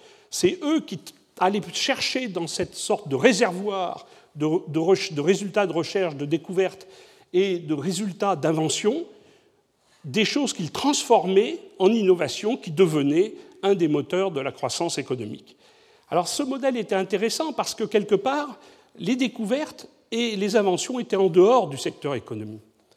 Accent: Bordeaux, Nouvelle-Aquitaine, France; je suis bordelais.

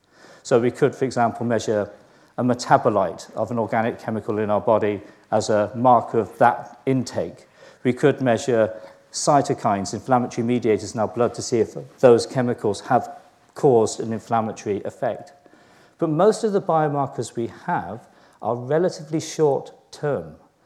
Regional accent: London, United Kingdom; my data, a lot of it's going to come from London because I'm a Londoner

